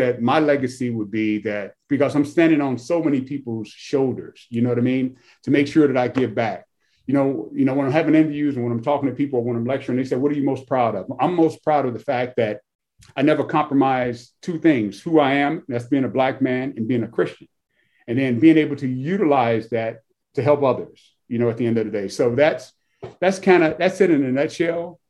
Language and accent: English; Chicago, Illinois, United States; moved away; We grew up in Chicago. My view was an alley. I didn't see grass until I moved to Florida, grass and water.